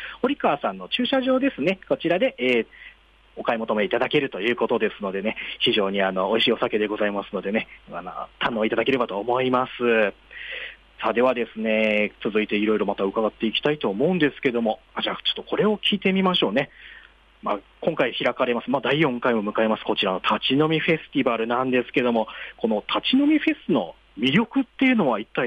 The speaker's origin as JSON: {"language": "Japanese", "region": "Kyushu", "country": "Japan", "said": "私、ちょっと九州出身なので、もつ大好きなんでございますけどもね"}